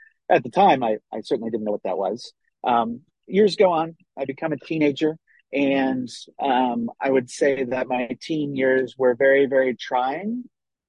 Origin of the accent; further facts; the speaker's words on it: Ohio, United States; born there; So many, many years ago, I was born in Ohio